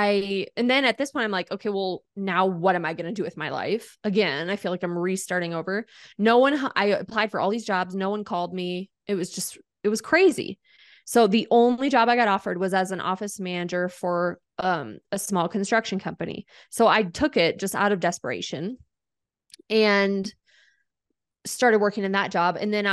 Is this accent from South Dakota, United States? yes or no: yes; South Dakota, United States; You know, I appreciate now that I grew up in South Dakota, When I was in high school, I wanted to get out of there.